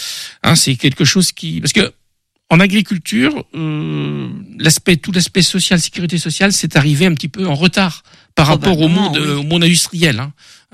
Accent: Pays de la Loire, France; Parce que moi, je suis originaire de Loire-Atlantique.

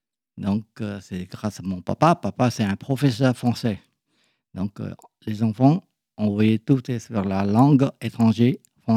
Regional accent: Phnom Penh, Cambodia; Je suis né au Cambodge, je suis d'origine chinoise.

